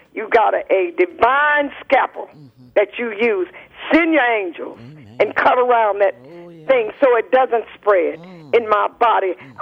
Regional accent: Alabama, United States; because I was born in Alabama

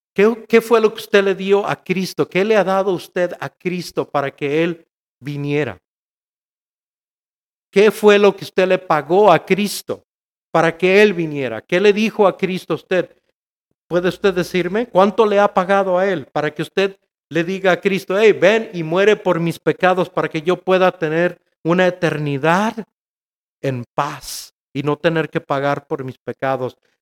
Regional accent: Mexico; A pesar de que soy mexicano, yo no soy de Tesalónica.

